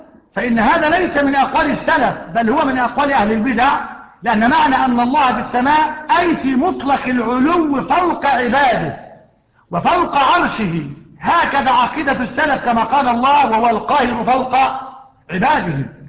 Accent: Egypt; ما إحنا مصريين

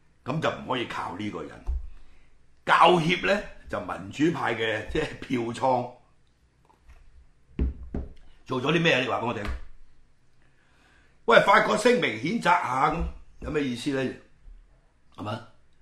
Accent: Hong Kong; 即係我哋每一個所謂即係香港作為中國人嗰啲人

